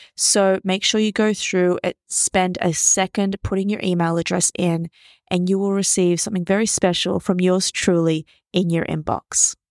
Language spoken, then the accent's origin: English; Sydney, New South Wales, Australia; I'm recording live from Sydney, Australia. Sunny Sydney, Australia. The sun is out, the birds are chirping, and the swell is absolutely phenomenal.